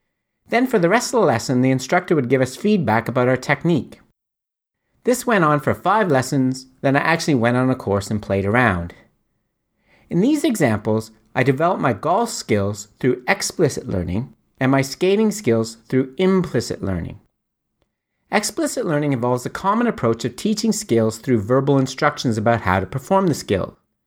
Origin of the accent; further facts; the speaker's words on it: Canada; As I have mentioned before, I'm from Canada, where we of course learn to skate before we can walk.